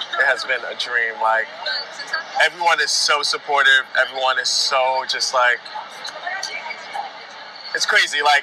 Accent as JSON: {"language": "English", "town": "New York City", "region": "New York", "country": "United States", "tie": "born or raised there", "said": "I grew up in New York City and I was part of the Boys Choir Harlem."}